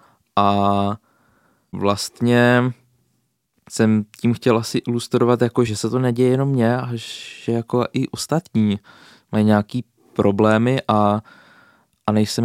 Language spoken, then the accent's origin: Czech; Šumperk, Olomouc Region, Czechia; Já pocházím ze Šumperka, jak se říká Šumperk, Brana Jeseníků. Takové malebné městečko na severu Moravy.